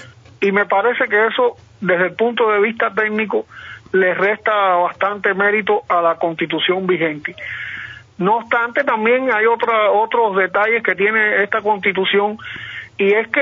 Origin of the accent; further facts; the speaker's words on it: Cuba; como abogado y como ciudadano cubano